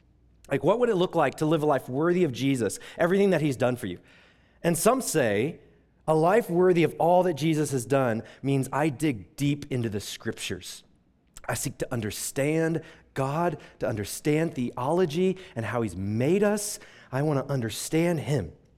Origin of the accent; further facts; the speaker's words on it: Texas, United States; so Greek has a y'all, which I'm from Texas, so I appreciate that.